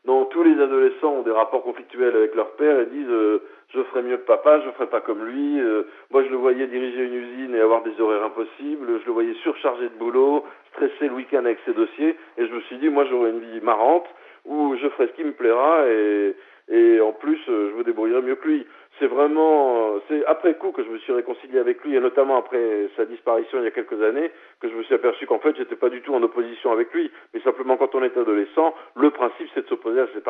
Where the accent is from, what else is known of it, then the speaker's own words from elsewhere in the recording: Toulouse, Occitanie, France; chez moi à Montaudran, figurez-vous, qui est quand même l'escale de l'aéropostale.